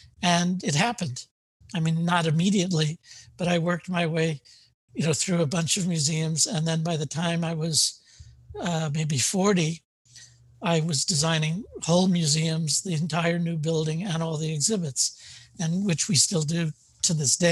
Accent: Queens, New York, United States; And I, even though I grew up in Queens, I had no experience with it other than knowing it was out there somewhere.

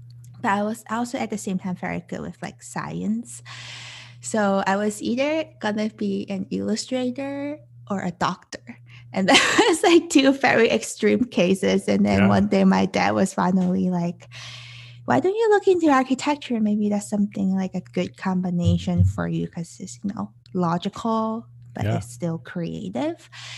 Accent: Hong Kong; I was originally from Hong Kong, and I was born and raised there. And I was always living in very tiny spaces. As you know, Hong Kong is a very small city with a lot of people

